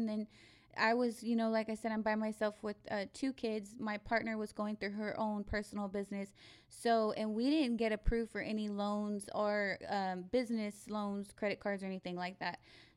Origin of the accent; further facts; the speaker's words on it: Abilene, Texas, United States; moved away; So I'm from Abilene. I'm not from San Antonio. Mm-hmm. And I moved from Abilene because my mom had passed away from lung cancer.